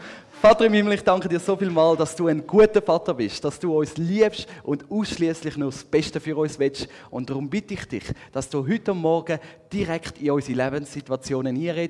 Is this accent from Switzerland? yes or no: yes; Rafz, Zurich, Switzerland; now in Andelfingen, Switzerland; wohne in Andelfingen. Bin aber aufgewachsen in Rafts